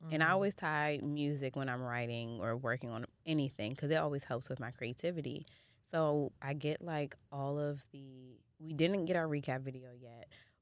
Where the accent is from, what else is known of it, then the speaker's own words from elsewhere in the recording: Jamaica; Like, she's Jamaican, I'm Jamaican.